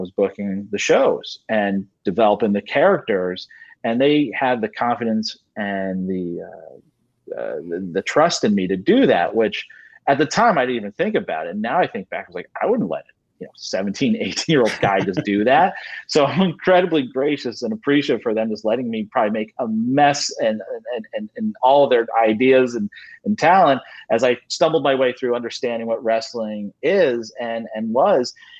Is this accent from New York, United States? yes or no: yes; New York, United States; Yeah, I grew up in Westchester, New York, a huge wrestling fan.